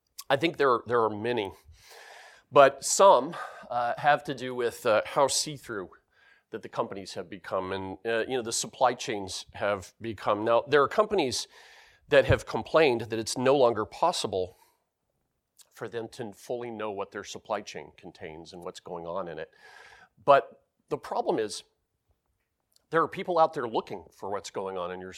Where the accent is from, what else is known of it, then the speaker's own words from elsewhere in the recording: United States; now in Denmark; Being an American who lives in Denmark, I hate region coding, right?